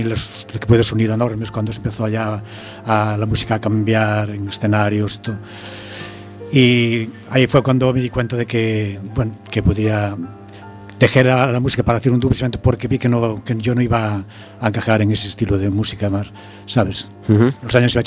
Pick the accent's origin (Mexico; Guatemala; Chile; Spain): Spain; Foz, Galicia; en el pueblo donde soy de Foz, uh-huh. en la provincia de Lugo, en la María Lucense.